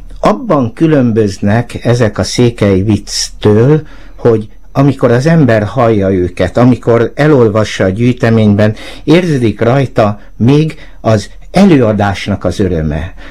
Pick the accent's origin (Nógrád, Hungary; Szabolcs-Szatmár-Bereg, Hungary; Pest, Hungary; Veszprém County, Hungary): Pest, Hungary; Szentendre; gyerekkorom óta volt kapcsolatom, mert Szentendrén nőttem fel